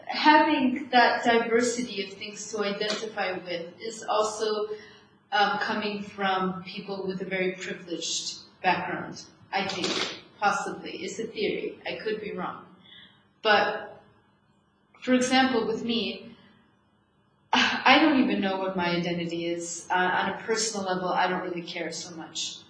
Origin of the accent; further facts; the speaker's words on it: United States; you're Maltese, I'm American.